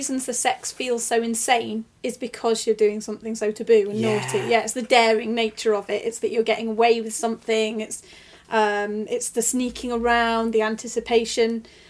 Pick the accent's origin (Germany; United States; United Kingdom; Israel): United Kingdom; Macclesfield, North West England; And one of the first cases was in my hometown of Macclesfield.